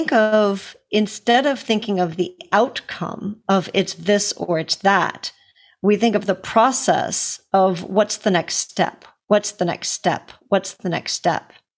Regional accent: United States; I'm sorry, I'm American. Y'all get to hear the difference between the American pronunciation and the Canadian here.

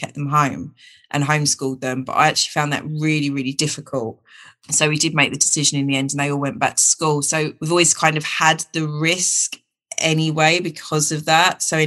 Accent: United Kingdom; obviously I'm from Britain

